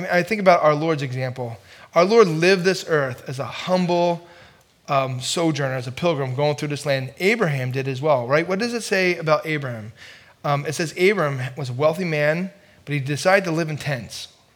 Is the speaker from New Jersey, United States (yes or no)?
yes; New Jersey, United States; We grew up together in New Jersey, a block and a half away from each other. Isn't that ironic that he and I are now 600 some miles north?